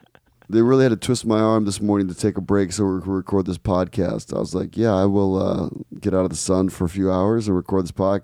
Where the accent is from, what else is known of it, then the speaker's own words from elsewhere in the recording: Ecuador; I grew up in Ecuador, so poverty doesn't really, I shouldn't say it doesn't affect me, but I'm used to it and that's part of life.